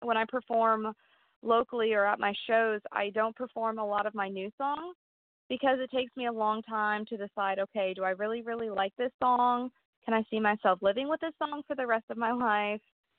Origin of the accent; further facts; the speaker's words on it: Topeka, Kansas, United States; actually attending Washburn University right now. I'm a sophomore, so it's just the little college in my hometown.